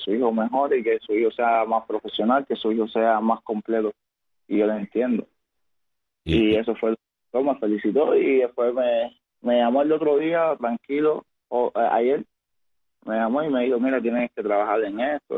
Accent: Las Tunas, Cuba; mi gente de Las Tunas, mi gente de La Habana, mi gente de Cuba, mi pueblo cubano

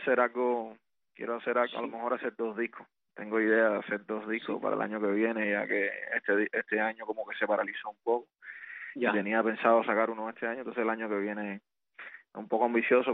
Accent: Cuba; yo traté de hacer muchas canciones que estuvieran vinculadas a mi infancia, a mi desarrollo en Cuba, a mis amigos, a mis maestros, a mi familia.

